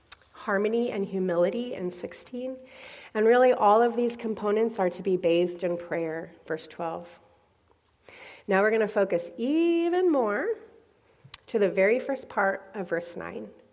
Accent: California, United States; now in Kansas, United States; And I'm from California. My grandfather, my dad's dad, moved to California when he was a young man from Kansas City.

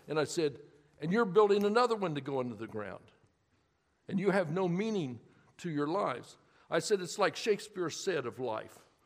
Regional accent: Emporia, Kansas, United States; also born or lived in Lawrence; I grew up here in Emporia. I was born in Lawrence, but I grew up here.

